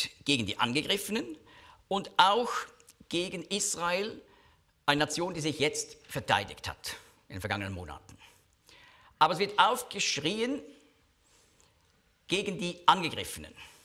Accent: Switzerland; Die haben unser Geld, das auch was als Schweizer wir bezahlt haben, missbraucht für diese Terrortunnels.

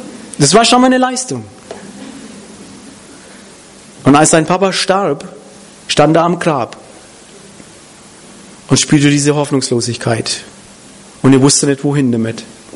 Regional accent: Hof, Bavaria, Germany; born there; Hof an der Saale, das ist meine Geburtsstadt

